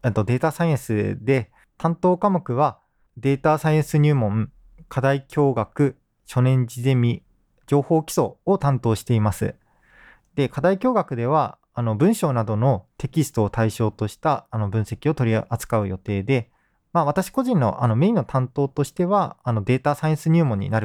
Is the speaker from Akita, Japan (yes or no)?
no; Kumamoto, Japan; now in Takasaki, Japan; 高崎市は私の出身の熊本に雰囲気が似ていて、馴染みやすくですね